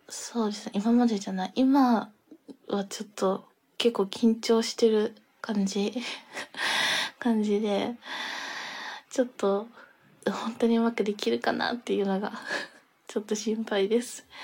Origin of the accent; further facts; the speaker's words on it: Tokyo, Japan; 東京生まれ、東京育ちで、まあちょっと、全然、あれですね、東京が本当に東京最高って感じなんですけど、他の県にはあんまり全然住んだこととかはないので、東京は好きです。